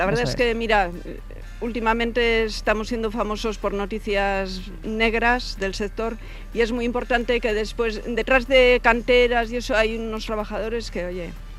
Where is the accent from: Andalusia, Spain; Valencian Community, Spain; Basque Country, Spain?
Basque Country, Spain; nosotros somos de Vizcaya.